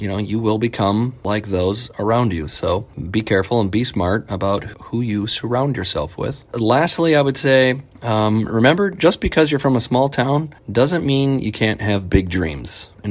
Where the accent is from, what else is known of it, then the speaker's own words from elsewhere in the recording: Monticello, United States; growing up in Monticello, you really got a firsthand experience with the old cliche of it takes a village to raise a child.